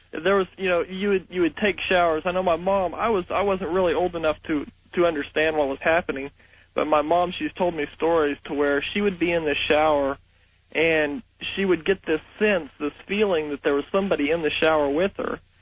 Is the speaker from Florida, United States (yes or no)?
no; Kansas, United States; now in Oklahoma City, United States; growing up, when I was about 8 years old, we were living in an older house in a small town in Kansas. And I'm calling from Oklahoma City.